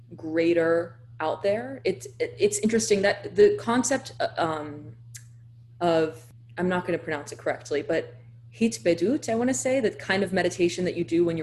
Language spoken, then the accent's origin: English; Brooklyn, New York, United States; So I grew up in Brooklyn Heights, which is a very artistic enclave of New York City.